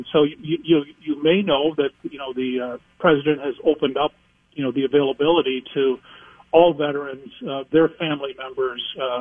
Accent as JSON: {"language": "English", "town": "Mankato", "region": "Minnesota", "country": "United States", "tie": "born or raised there", "said": "I make it an annual trip down to Mankato, my hometown"}